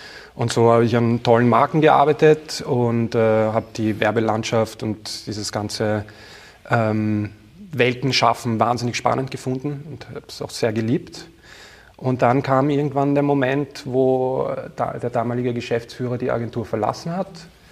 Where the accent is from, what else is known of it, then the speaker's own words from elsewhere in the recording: Vienna, Austria; Ich bin in Wien im zweiten Bezirk aufgewachsen